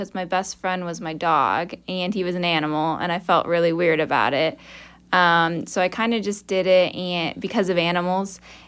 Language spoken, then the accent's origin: English; Valparaiso, Indiana, United States; But I'm originally from Valparaiso, Indiana, which is not a very big city. It's up north.